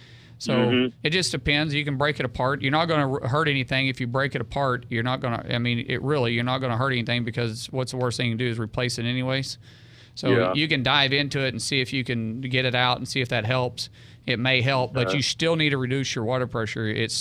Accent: Oklahoma, United States; But I took it for granted until I came back, and I realized it, and I was like, man, glad I'm from Oklahoma.

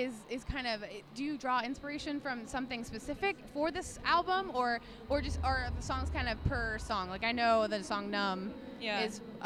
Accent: West Palm Beach, Florida, United States; Yeah, West Palm.

